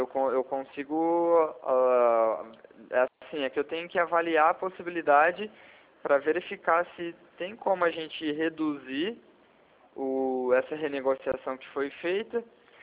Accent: Arapongas, Paraná, Brazil; Eu sou da cidade de Arapongas, aqui do lado de Londrina.

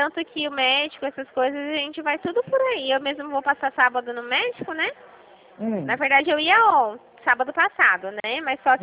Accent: Dracena, São Paulo, Brazil; Eu sou de Dracena.

